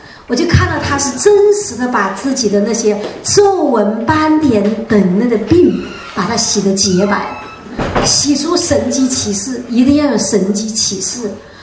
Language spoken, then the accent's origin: Chinese; Shanghai, China; 后来我发现我是上海人的上海人，他是上海人